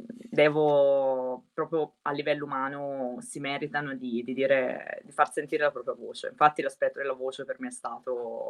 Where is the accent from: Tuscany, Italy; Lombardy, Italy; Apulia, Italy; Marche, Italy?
Tuscany, Italy; Siena; io vivo in provincia di Siena, sono di Siena